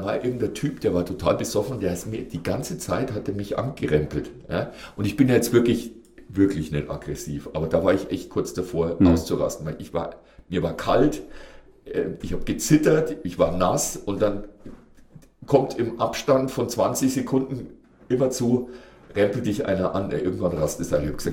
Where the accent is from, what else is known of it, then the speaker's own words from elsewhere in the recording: Bavaria, Germany; ich komme aus dem Norden Bayerns.